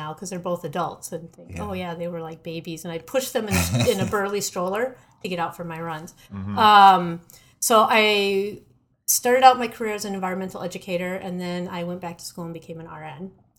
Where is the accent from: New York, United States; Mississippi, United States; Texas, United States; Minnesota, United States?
Minnesota, United States; Bloomington; Yeah, I grew up in Bloomington playing out in the woods. Back then it was much more rural. Like I used to walk past a farm to go to my elementary school.